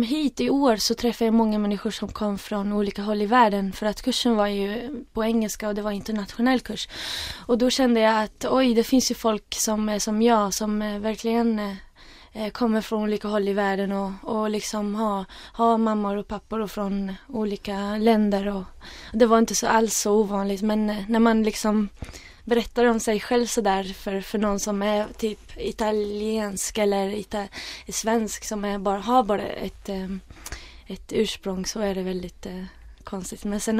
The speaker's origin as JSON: {"language": "Swedish", "country": "Iraq", "also_born_or_lived": "Sweden", "said": "jag kommer från Irak. Och sen är man här och då blir det att man känner sig... Mitt hem är ju Sverige, fast när jag är i Sverige så känner jag mitt hem är Irak."}